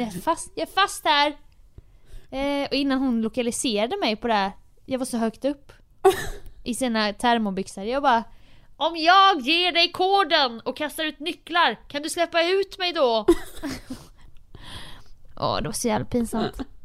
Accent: Jönköping, Jönköping County, Sweden; Så många gånger jag klättrat in genom olika fönster och klättrat på fasader och sånt hemma i Jönköping.

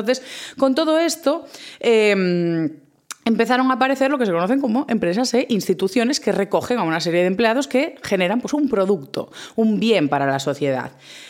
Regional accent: A Coruña, Galicia, Spain; yo soy del norte, soy de Galicia, a Coruña, y aquí pues somos bastante irónicos, tenemos bastante retranca que se conoce

